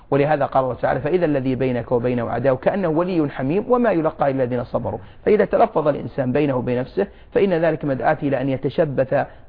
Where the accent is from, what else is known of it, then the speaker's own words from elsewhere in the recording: Saudi Arabia; كما يوجد عندنا في السعودية